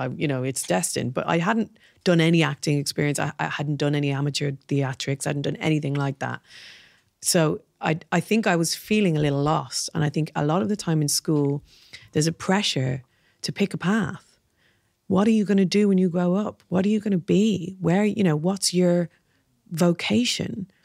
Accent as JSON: {"language": "English", "town": "Dublin", "region": "Leinster", "country": "Ireland", "tie": "born or raised there", "said": "all of the baggage that comes from growing up in Dublin, you know, everyone wants to know what school you go to."}